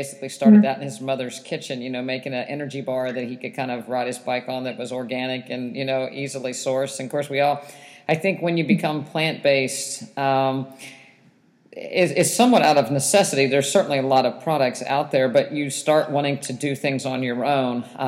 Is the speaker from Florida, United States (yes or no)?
no; West Virginia, United States; I grew up in West Virginia.